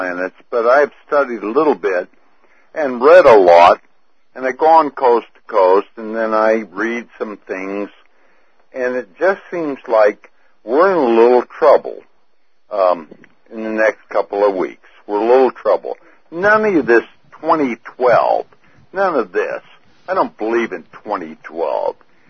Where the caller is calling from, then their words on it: Sacramento, California, United States; from Sacramento, California.